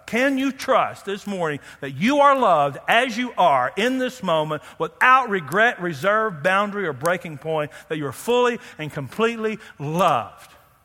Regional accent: United States; But since I'm an American and gullible, I'll buy it.

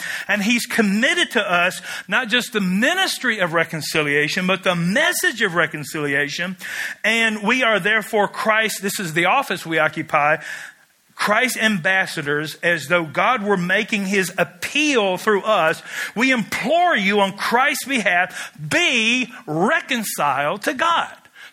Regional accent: Kentucky, United States; Pull up to a guy, and I'm from Kentucky, where smoking is a spiritual gift.

